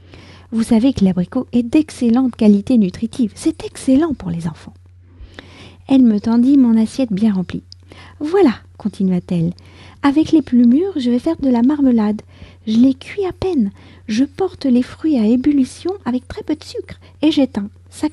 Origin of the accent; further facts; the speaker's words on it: France; je suis française, j'habite près de Paris et je vous raconte au travers de ce podcast un petit bout de ma journée